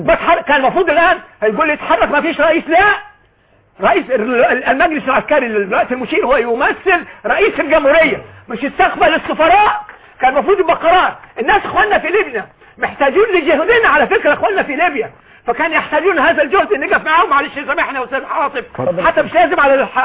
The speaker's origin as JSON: {"language": "Arabic", "country": "Egypt", "said": "احنا ابناء مصر شعب مصر المطحون"}